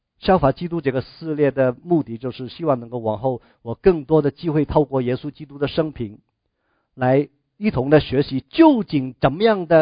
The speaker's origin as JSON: {"language": "Chinese", "town": "Taishan", "region": "Guangdong", "country": "China", "second_language": "Chinese", "said": "我会讲广东话哈、啊，我也是个台山人啊，有时候会讲台山话。"}